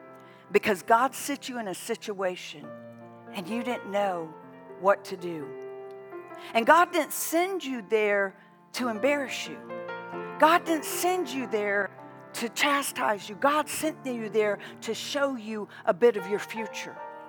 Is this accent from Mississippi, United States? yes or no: yes; Mississippi, United States; I said, Jean George, because I'm from Mississippi. So you don't even say the two S's in Mississippi.